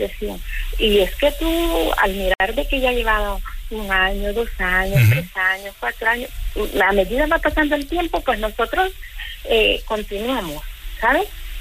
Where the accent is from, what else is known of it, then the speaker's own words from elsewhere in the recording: Honduras; moved away as an adult; con 6 hijos, soy de Honduras